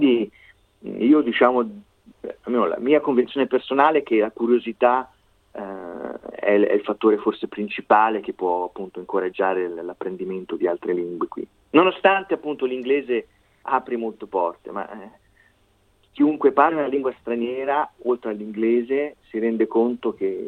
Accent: Tuscany, Italy; Io vengo dalla Toscana e ho l'impressione che da noi si dice fette di prosciutto.

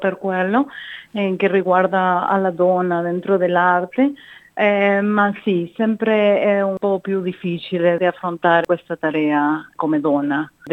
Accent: Uruguay; Italian is a second language; now in Australia; Io sono cresciuta in Uruguay e ho vissuto diverse situazioni di difficoltà economica, sociale.

